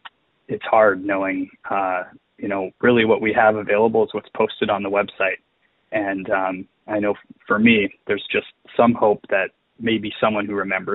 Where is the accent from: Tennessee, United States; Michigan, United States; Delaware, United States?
Michigan, United States; Lake Linden; I grew up in Lake Linden, Michigan, which is very close to the Calumet area